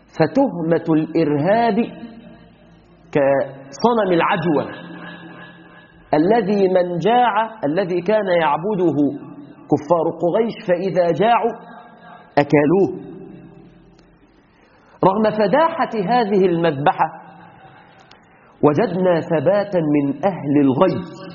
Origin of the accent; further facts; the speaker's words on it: Egypt; تاريخكم دموي عندنا في مصر بما عرف بالحملة الفرنسية